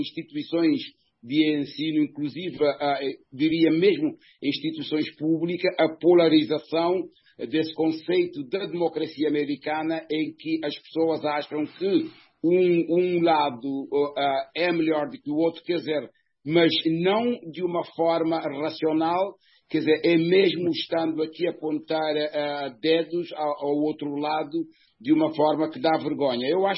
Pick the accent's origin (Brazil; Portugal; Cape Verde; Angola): Cape Verde; now in United States; Temos que nos entender que aqui somos cabo-verdianos